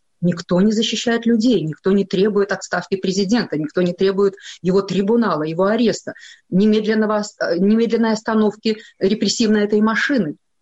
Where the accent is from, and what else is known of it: Belarus